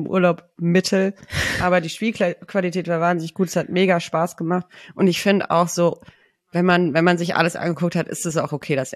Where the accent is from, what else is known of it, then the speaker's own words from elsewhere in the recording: Swabia, Germany; Ich bin ja auch aus Schwaben.